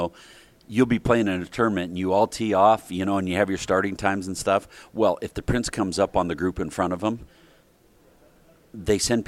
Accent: San Diego, California, United States; You know, growing up in San Diego, I appreciated everything that Phil's been able to do.

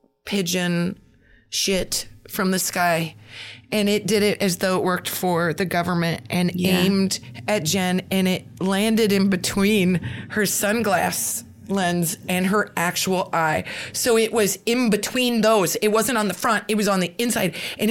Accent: Nebraska, United States; We're from Nebraska. Yeah. We get it.

